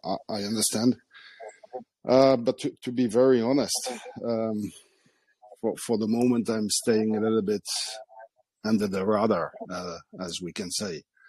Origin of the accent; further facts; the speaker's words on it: France; English is a second language; I'm calling from Europe. I know that you guys are in Australia. I was wondering if you have some contact, some people we can talk to, like you, the Ricardo Bozzi from Europe or from France. I'm French, by the way.